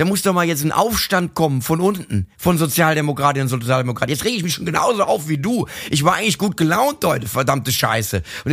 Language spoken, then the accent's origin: German; Mainz, Rhineland-Palatinate, Germany; aus meiner Heimatstadt Mainz